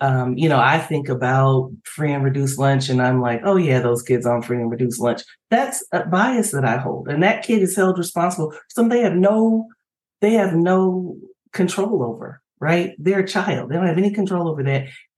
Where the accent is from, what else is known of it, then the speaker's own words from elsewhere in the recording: United States; I'm an English speaker. I grew up in the United States.